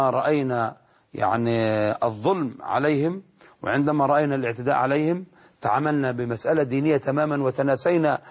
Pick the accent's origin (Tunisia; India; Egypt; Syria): Egypt; also born or lived in Yemen; أنا عشت في اليمن وأنا من مصر وأعرف أحوال أهل مصر، والفترة التي عشتها الآن في مصر